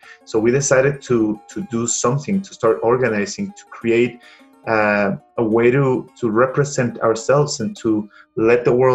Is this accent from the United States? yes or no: no; Puebla, Mexico; there is a chance for us to go and play a festival in Puebla, in my hometown.